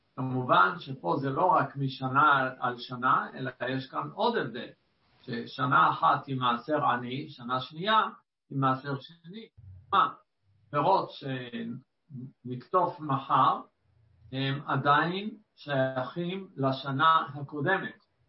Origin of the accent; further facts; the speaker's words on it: Jerusalem, Jerusalem District, Israel; וגדלתי בירושלים, אז בדרך כלל הנטיעות היו בפוסדור של ירושלים.